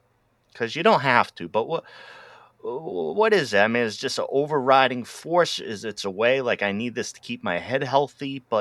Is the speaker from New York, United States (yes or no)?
no; Rhode Island, United States; I'm originally from Rhode Island.